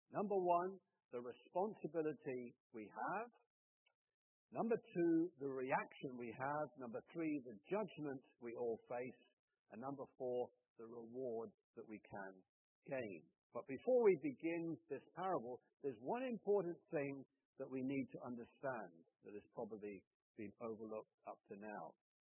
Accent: Sidmouth, South West England, United Kingdom; Now, in my hometown of Sidmouth in Devon, they have an Anglican church with a huge great tower

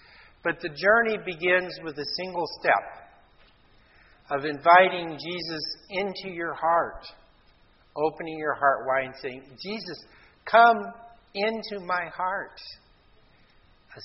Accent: United States; Americans, you know, I'm American.

